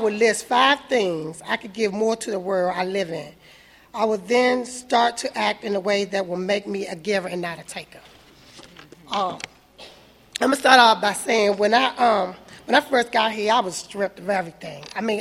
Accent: Landover, Maryland, United States; when I lived in Kentland. I'm from Landover

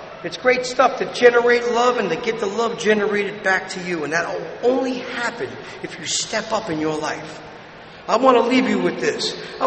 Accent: Brooklyn, New York, United States; Listen, man, I'm from Brooklyn. We don't have pikes.

